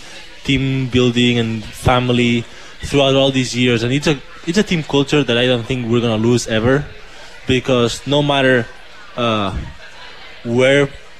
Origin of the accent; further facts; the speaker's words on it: Spain; English is a second language; hey, I'm from Spain, and I've already been in your situation